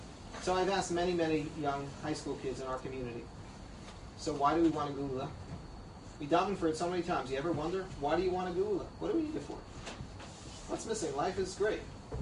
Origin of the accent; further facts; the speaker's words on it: New York City, New York, United States; but I grew up in Washington Heights.